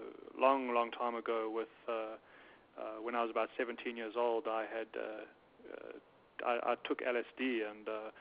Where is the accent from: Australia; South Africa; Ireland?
South Africa; now in Chicago, United States; I'm in Chicago, but from South Africa.